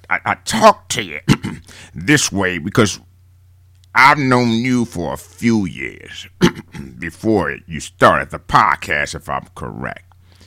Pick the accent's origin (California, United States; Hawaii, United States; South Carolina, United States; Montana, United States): South Carolina, United States; Aiken; Yeah, I grew up in Aiken, South Carolina. About fucking 60 miles away from Columbia.